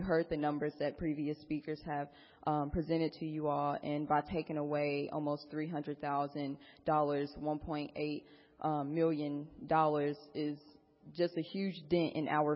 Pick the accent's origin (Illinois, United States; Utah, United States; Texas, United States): Texas, United States; Dallas; I am from the North Dallas area. I've attended multiple schools from elementary, middle school to high school across North Dallas to Richardson.